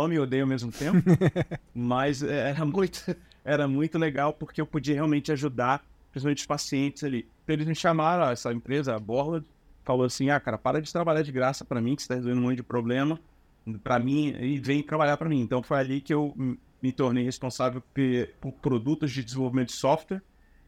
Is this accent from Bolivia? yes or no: no; Rio de Janeiro, Brazil; born there; Bom, eu nasci no Rio de Janeiro, na favela aí do Morro do 18, né?